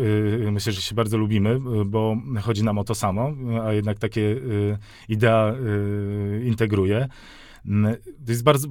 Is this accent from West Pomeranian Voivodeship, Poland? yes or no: no; Warsaw, Masovian Voivodeship, Poland; Jestem warszawiakiem